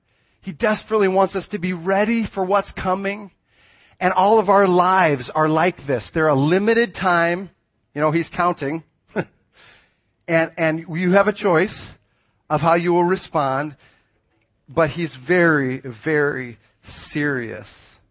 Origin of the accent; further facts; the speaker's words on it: Morton, Illinois, United States; I'm from Morton, Illinois, which calls itself the pumpkin capital of the world.